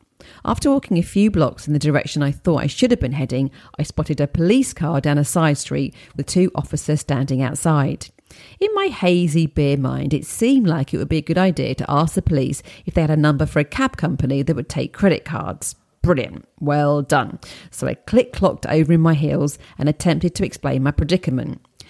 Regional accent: United States; moved away as an adult; now in London, United Kingdom; I grew up in the United States, but at the age of 26, I took a risk and moved to London. That was in 2002.

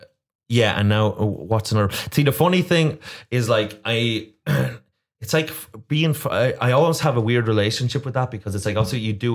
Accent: Ireland; moved away; You can just move to America because we could get a visa being Irish at the time for a year.

